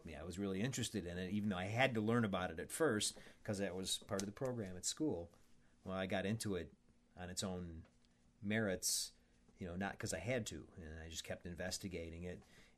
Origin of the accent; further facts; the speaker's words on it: Iowa, United States; born there; because I'm an American. You know, I was born in Iowa in the middle of the USA